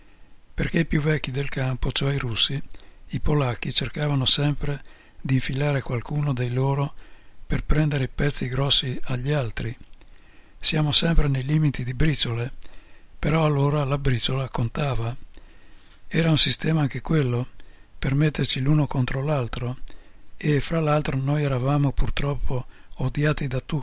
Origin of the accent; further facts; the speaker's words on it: Piedmont, Italy; Ma noi tra di noi parlavamo il nostro dialetto bello e asciutto, il piemontese